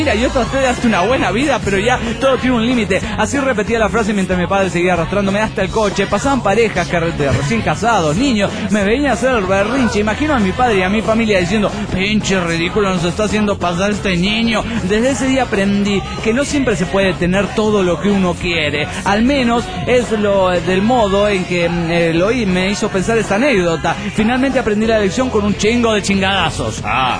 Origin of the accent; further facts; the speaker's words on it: Nuevo Laredo, Tamaulipas, Mexico; de Nuevo Laredo, México.